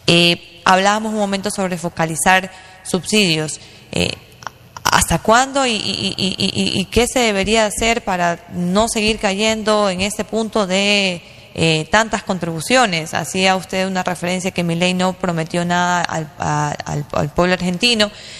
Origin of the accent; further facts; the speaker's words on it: Manta, Manabí, Ecuador; also born or lived in Puerto Viejo; Nací en Puerto Viejo, pero crecí en Manta, sí. Saludos a mi linda provincia.